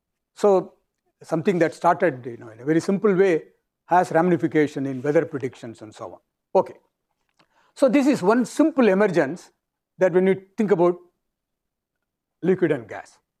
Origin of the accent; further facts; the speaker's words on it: India; Because I come from India, where you have monsoon.